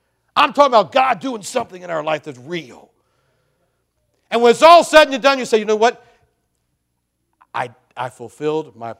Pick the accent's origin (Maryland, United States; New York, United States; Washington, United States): Maryland, United States; But I'm just sterile from Carroll County, Maryland. 75,000 people in the entire county.